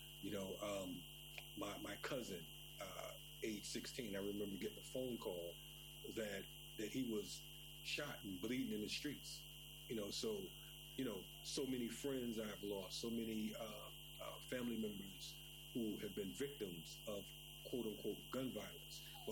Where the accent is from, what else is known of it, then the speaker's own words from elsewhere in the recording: Bridgeport, Connecticut, United States; growing up, I'm from Bridgeport, Connecticut. And Bridgeport is about 45 minutes away from New York City.